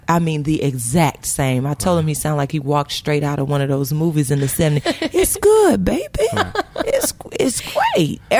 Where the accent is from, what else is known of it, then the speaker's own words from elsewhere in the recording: Atlanta, Georgia, United States; I'm from Atlanta. I like all that.